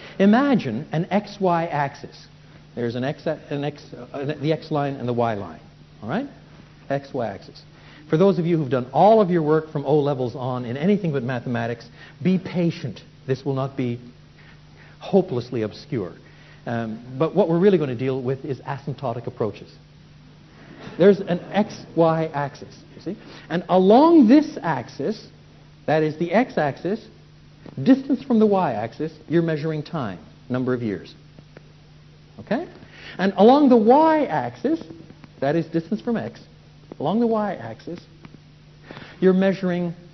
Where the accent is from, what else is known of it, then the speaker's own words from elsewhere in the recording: Canada; I was brought up in French and English in Canada, not in Greek or in Hebrew.